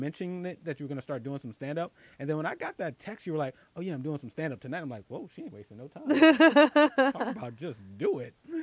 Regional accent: Philadelphia, Pennsylvania, United States; I will give one more special shout out to my hometown and the folks in Philly

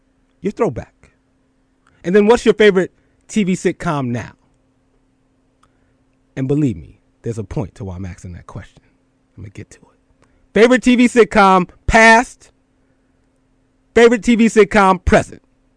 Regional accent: Philadelphia, Pennsylvania, United States; I grew up in Philadelphia, played in the Philadelphia Public League.

